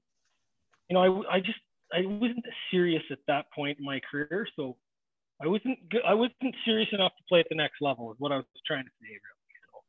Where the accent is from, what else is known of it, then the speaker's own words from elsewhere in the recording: South Carolina, United States; obviously I come from South Carolina. We had a big, beautiful new building and in the palm trees and stuff like that.